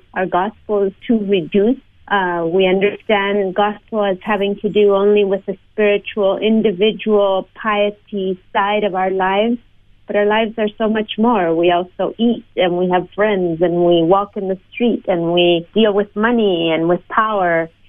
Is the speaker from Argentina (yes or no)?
yes; Argentina; Growing up in Argentina, very engaged in a local church that had a very broad understanding of the calling that God gives God's people in God's world.